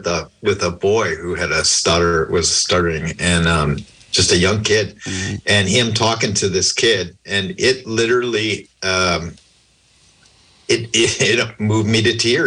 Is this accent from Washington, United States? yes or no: no; River Falls, Wisconsin, United States; moved away; I had never been to a Jewish funeral growing up in River Falls. We didn't have a lot of Jewish people. And obviously being out here, I've gotten to know a lot more people who are.